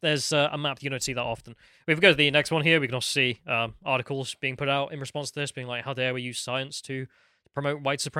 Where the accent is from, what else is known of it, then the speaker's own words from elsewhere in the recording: England, United Kingdom; As an Englishman